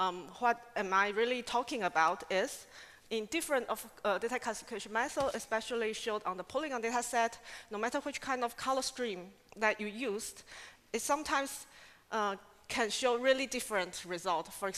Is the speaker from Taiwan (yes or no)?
yes; Taiwan; now in Hamburg, Germany; I come from Taiwan, and currently I'm working in Harvard City University of Hamburg as a scientific associate